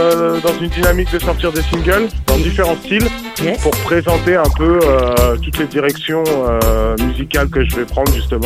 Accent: Île-de-France, France; je viens du 91

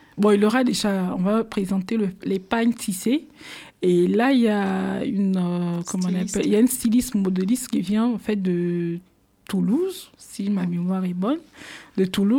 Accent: Côte d’Ivoire; Moi, je suis ivoirienne.

